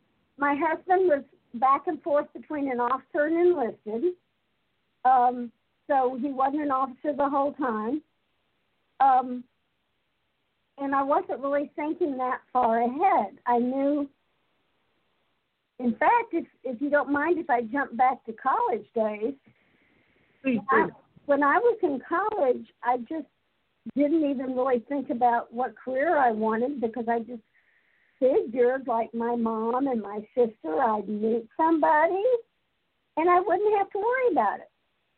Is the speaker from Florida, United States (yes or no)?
yes; Orlando, Florida, United States; my first job opportunity, since I was from the Orlando area, was Walt Disney World opened up in October 71.